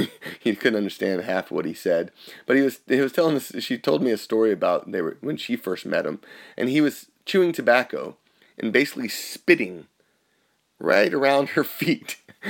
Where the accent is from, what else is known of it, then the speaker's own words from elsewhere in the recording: Veneto, Italy; the back picture was from my hometown in Isla di Mantegna, in the Veneto, and it's a wonderful area.